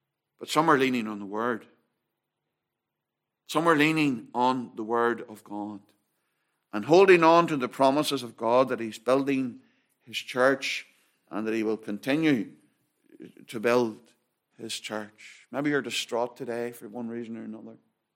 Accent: United Kingdom; while we love what we are, being British

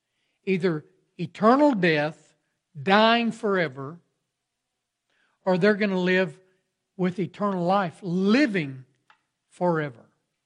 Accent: Texas, United States; I always remember growing up in West Texas, and at 4th of July, they'd have a big barbecue on the town square

